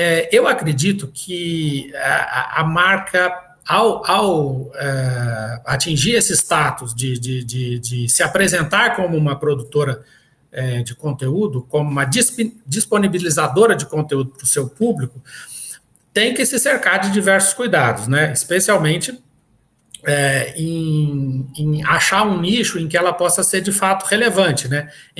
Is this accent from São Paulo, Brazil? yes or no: no; Muzambinho, Minas Gerais, Brazil; born there; a minha mãe, que mora lá em Muzambi, em Minas Gerais, que foi na cidade onde eu nasci.